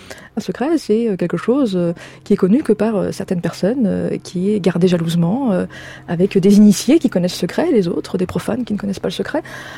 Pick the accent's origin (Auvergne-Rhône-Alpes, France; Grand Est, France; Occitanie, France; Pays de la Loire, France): Auvergne-Rhône-Alpes, France; Lyon; un, parce que je suis lyonnaise